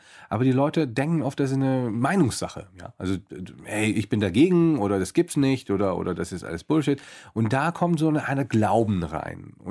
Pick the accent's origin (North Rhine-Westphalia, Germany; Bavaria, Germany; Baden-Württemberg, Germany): Baden-Württemberg, Germany; Heidelberg; born there; weil ich bin ja in Deutschland geboren.